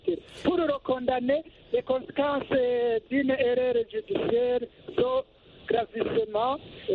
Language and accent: French; Burundi; les emprisonnements volontaires des innocents sont fréquents chez nous au Burundi.